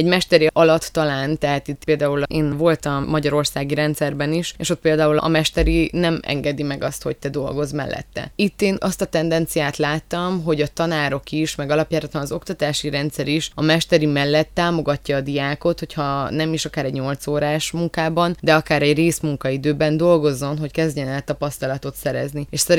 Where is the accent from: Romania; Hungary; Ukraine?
Romania; Odorheiu Secuiesc, Harghita; now in Cluj-Napoca, Romania; én például székelyudvarhelyi vagyok, és amikor felkerültem úgymond a nagyvárosba, Kolozsvárra